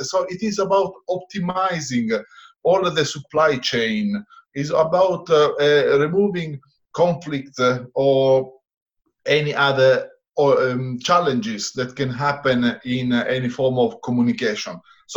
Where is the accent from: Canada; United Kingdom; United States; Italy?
Italy; English is a second language; now in Zurich, Switzerland; I live in Switzerland, as you briefly mentioned. I'm originally from Italy.